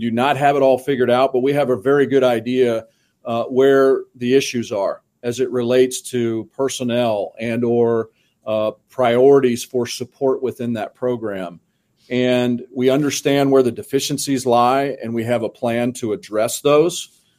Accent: Kansas, United States; You know, growing up in Kansas, but not in Wichita, man, Gene Stephenson was right up there with guys like Bill Snyder

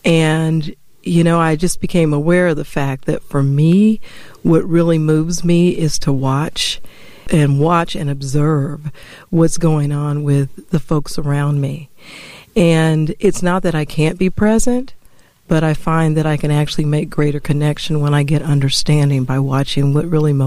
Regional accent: Denver, Colorado, United States; moved away as an adult; now in Atlanta, United States; I grew up in Denver, Colorado. I realized that I wanted a different kind of experience for myself.

